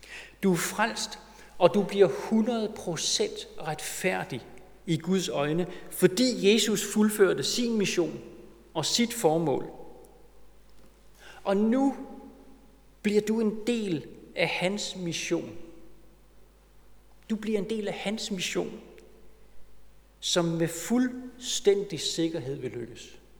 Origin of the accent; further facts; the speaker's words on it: Copenhagen, Capital Region of Denmark, Denmark; det er, at vi danskere, vi er københavnere.